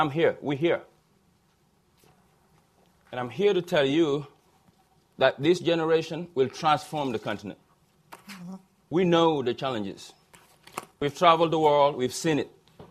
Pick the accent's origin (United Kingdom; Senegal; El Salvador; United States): Senegal; I bring you the greetings from the people of Senegal. I just landed this morning from my home country.